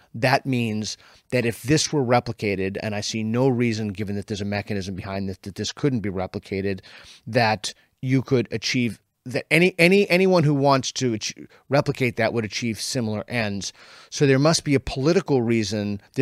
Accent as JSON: {"language": "English", "country": "United States", "said": "As an American, I'm having trouble with this."}